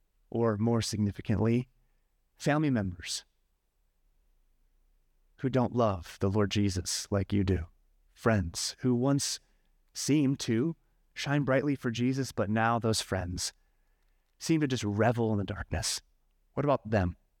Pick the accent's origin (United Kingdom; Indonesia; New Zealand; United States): United States; Phoenix, Arizona; I grew up in Phoenix, Arizona. We have orange trees in our backyard.